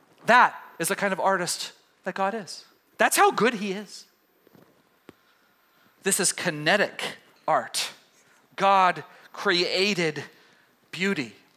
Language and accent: English; Texas, United States; now in Oregon, United States; I've been here for 17 years, and I haven't gotten over it. I came from East Texas, which is actually quite lovely.